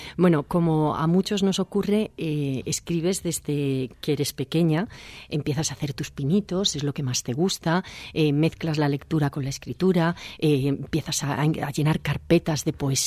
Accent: Spain; also born or lived in Germany; yo nací en Alemania, mis padres valencianos se fueron allí a trabajar. Eran los años 60, unos años de mucha emigración aquí en España. Y estuve tan solo un año, con lo cual yo no llegué a conocer nada de Alemania.

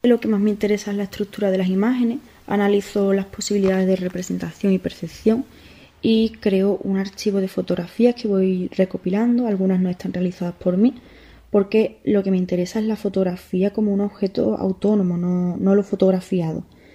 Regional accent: Huelva, Andalusia, Spain; now in Seville, Spain; soy de Huelva, aunque actualmente vivo en Sevilla.

